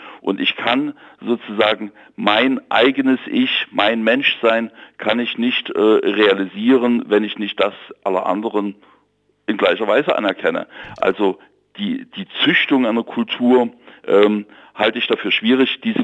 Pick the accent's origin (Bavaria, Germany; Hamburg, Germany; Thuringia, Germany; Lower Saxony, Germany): Thuringia, Germany; Jena; ich rede mal jetzt von meiner Heimatstadt, Jena